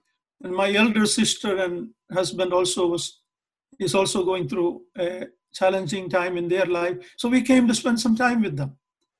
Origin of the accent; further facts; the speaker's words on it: Kerala, India; So having born and brought up in India, in the state of Kerala, at a young age